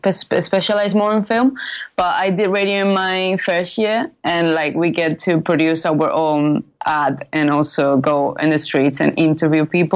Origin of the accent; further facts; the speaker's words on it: Torre del Mar, Andalusia, Spain; now in United Kingdom; So I'm from Torre del Mar. It's a town near Malaga, so around half an hour from Malaga.